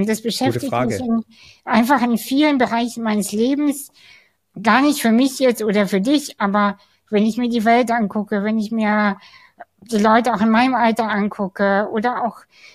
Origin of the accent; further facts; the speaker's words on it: Kazakhstan; ich bin im Ghetto aufgewachsen. Ich habe ja eben schon erzählt, ich komme aus Kasachstan, ich komme aus einer sehr armen Familie.